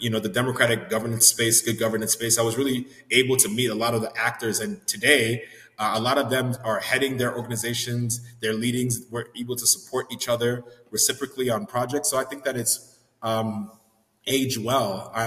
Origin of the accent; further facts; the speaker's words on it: Chicago, Illinois, United States; born there; I was born in Chicago, but I've been coming back to Nigeria ever since I was young.